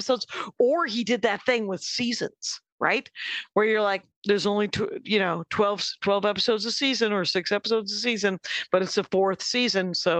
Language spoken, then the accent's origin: English; Canada; I'm a Canadian comic.